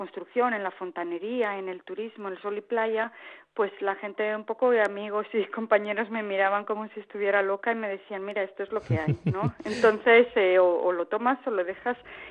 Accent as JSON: {"language": "Spanish", "country": "Spain", "moved": "as an adult", "said": "Yo me fui de España, pues yo creo que hace más de 12 o 13 años. Me he ido bastantes veces y luego he vuelto, ¿no? Para estudiar, para trabajar, etcétera. Pero lo que me empujó definitivamente a irme en el 2001 es pues razones personales"}